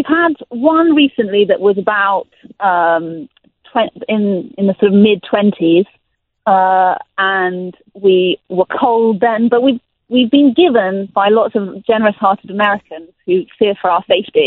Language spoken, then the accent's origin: English; England, United Kingdom; now in United States